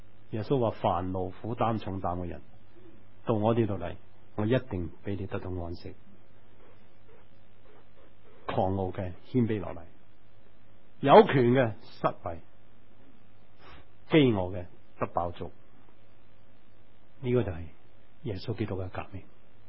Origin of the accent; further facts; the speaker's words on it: Hong Kong; 我在1950年在香港长大，当时香港很穷